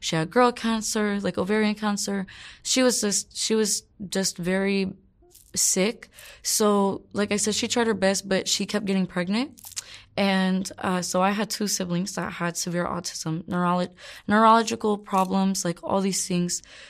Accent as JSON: {"language": "English", "town": "Joshua Tree", "region": "California", "country": "United States", "tie": "born or raised there", "said": "In the Southern California area towards Palm Springs. So Joshua Tree, California."}